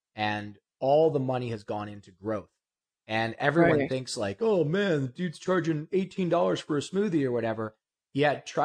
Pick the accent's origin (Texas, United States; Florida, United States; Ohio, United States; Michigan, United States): Ohio, United States; now in Malibu, United States; I'm from Ohio.